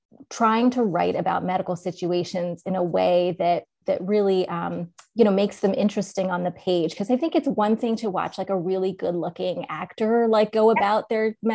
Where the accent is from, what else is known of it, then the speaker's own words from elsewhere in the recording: New Jersey, United States; I'm like unabashedly like proud of New Jersey. Like I love, you know, I've been born and raised in New Jersey